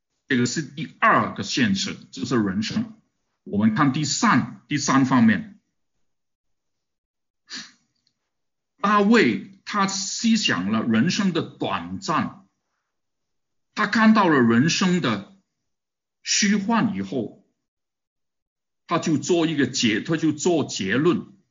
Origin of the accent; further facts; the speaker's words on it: Guangdong, China; 我们广东人呢 就香港人就很喜欢啊